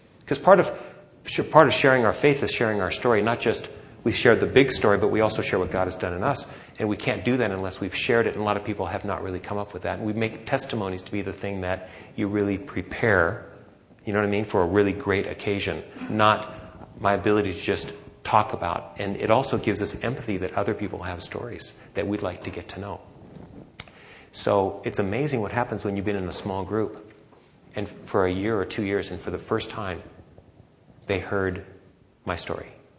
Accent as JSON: {"language": "English", "town": "San Diego", "region": "California", "country": "United States", "said": "because I'm from San Diego, because I'm Bill's friend."}